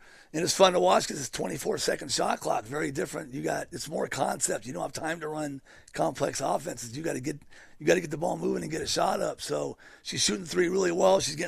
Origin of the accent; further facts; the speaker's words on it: California, United States; We're from the Bay Area. We grew up